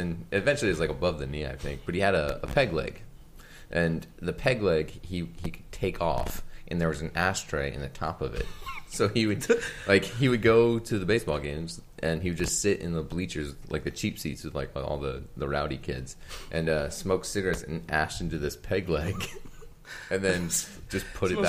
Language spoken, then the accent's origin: English; Jacksonville, Florida, United States; I'm not from Bakersfield. I'm from Jacksonville, Florida.